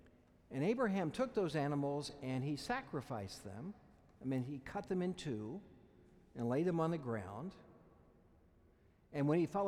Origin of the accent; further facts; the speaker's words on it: Kansas, United States; I grew up in Kansas. Not many people think there's advantage of growing up in Kansas when you come from Pennsylvania and the big cities.